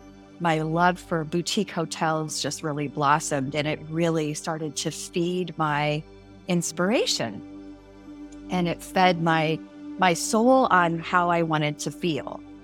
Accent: Midwest, United States; also born or lived in Florida; now in California, United States; I'm in a Midwestern girl. So I grew up in the Midwest, relocated to Florida, and then from there relocated to California. So I've been in California now for, 32 years.

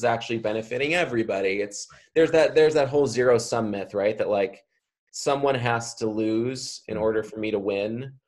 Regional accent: Chicago, Illinois, United States; I grew up in a middle class, upper middle class suburb in Chicago, like my hometown is still probably 90%+ white.

